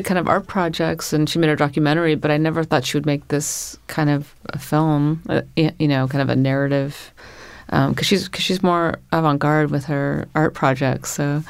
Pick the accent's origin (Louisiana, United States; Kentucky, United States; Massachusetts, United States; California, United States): California, United States; now in New York City, United States; Yeah, I grew up in Northern California, but I...